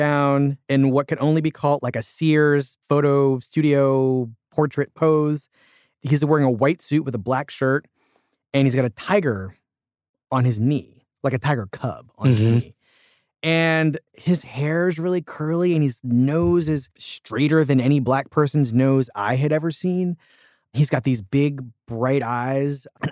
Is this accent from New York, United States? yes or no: no; Philadelphia, Pennsylvania, United States; Well, you know, I grew up poor in Philadelphia, and we didn't have a lot of money